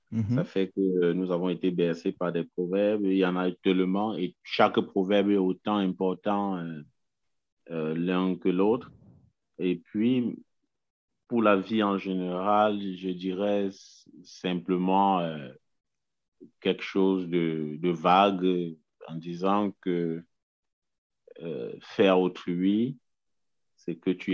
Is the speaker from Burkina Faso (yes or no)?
no; Cameroon; moi, je viens de l'Afrique, je viens du Cameroun, je suis Bamléké.